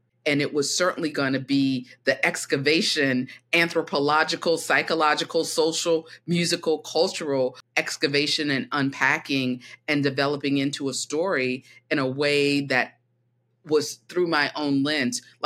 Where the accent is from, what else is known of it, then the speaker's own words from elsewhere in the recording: Savannah, Georgia, United States; I'm born and raised in Savannah, Georgia.